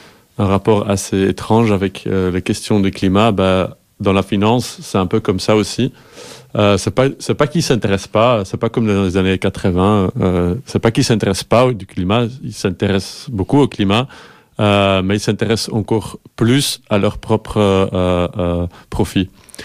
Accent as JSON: {"language": "French", "region": "Flanders", "country": "Belgium", "second_language": "French", "said": "Ouais, je suis flamand d'ailleurs. Voilà. C'est la première fois que je parle de cet article en français."}